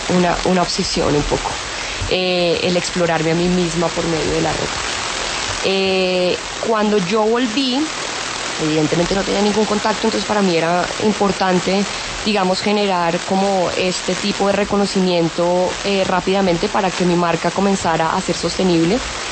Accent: Colombia; como colombiana.

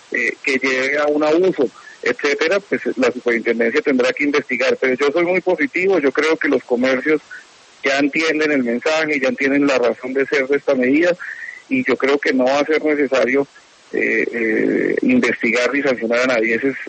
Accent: Colombia; Yo creo que los beneficiados somos todos los colombianos

